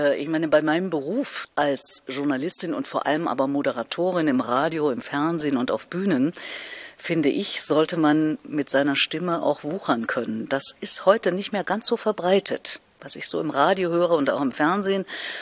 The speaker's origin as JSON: {"language": "German", "town": "Erfurt", "region": "Thuringia", "country": "Germany", "tie": "born or raised there", "said": "Und alleine in Erfurt, in meiner Heimatstadt, wo ich damals ja lebte"}